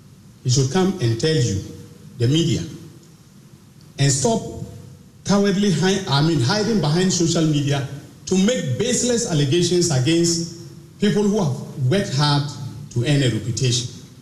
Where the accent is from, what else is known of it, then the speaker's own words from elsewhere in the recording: Zorun, Ghana; But let him be warned that in my hometown of Zorun, we do not fear mud being thrown at us.